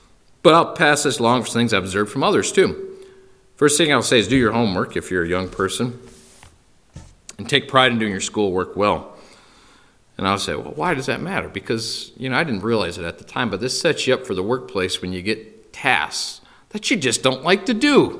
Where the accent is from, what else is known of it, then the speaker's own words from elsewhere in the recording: Elkhart, Indiana, United States; And my buddy Raleigh, who I grew up in the Elkhart, Indiana church.